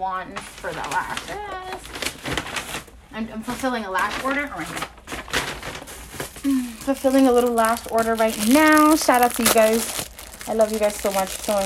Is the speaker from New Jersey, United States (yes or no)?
yes; Newark, New Jersey, United States; Yeah, I'm Puerto Rican as fuck. And I'm from Newark, New Jersey, right?